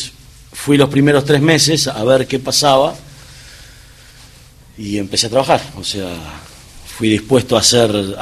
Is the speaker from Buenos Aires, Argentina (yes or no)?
yes; Buenos Aires, Argentina; born or raised there